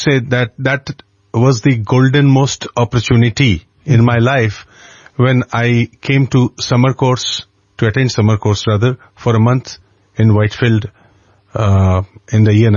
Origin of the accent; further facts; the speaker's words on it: Kolkata, West Bengal, India; Basically, you see, I am from Kolkata, and at that time I was a student of a school, class 11th.